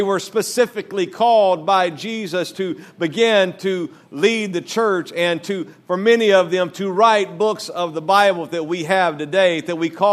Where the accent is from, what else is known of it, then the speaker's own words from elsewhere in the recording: Louisiana, United States; Now you may pick up that I am doing a hard emphasis on the T because I'm from Louisiana and we say Pentecost.